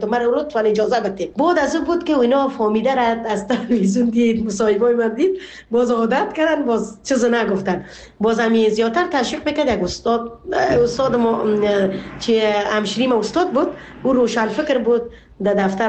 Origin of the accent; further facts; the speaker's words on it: Afghanistan; now in Canada; ما در شروع آمدیم در کانادا از افغانستان